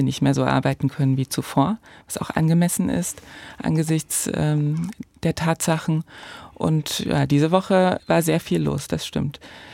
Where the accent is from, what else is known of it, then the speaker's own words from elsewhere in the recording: Frohburg, Saxony, Germany; also born or lived in Borna; Das Krankenhaus steht in Borna, aber aufgewachsen bin ich in Frohburg.